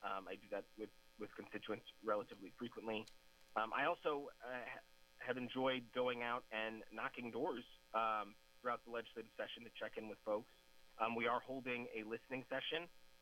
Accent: Kenosha, Wisconsin, United States; I love my hometown. I love Kenosha.

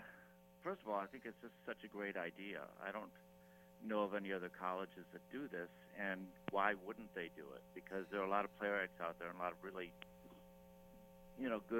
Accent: Wisconsin, United States; I grew up in Wisconsin, so I was determined to set the play in Wisconsin.

